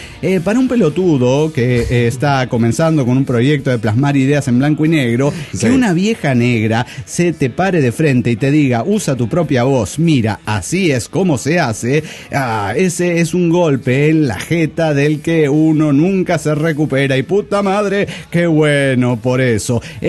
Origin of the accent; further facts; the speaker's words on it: Chihuahua, Mexico; le dije que era chihuahueño de corazón